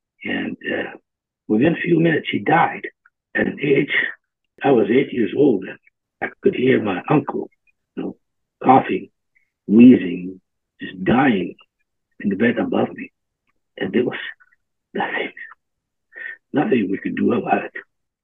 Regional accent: Jerusalem, Palestine; We come from a family that has been in Jerusalem since the late 1700s.

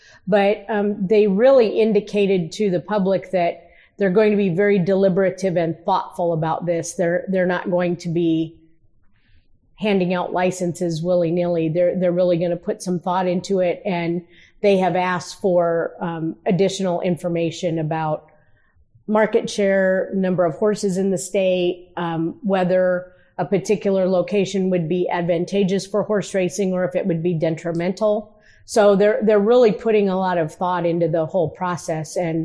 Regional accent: Neely, Nebraska, United States; I grew up in Neely, Nebraska.

